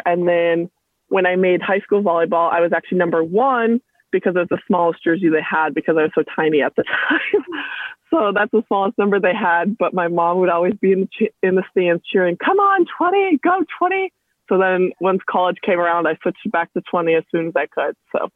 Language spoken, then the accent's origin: English; Minnesota, United States; So I'm actually from Minnesota, the freezing cold.